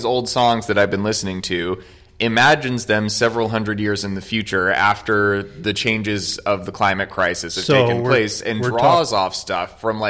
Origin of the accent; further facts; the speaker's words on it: United States; I'm from America.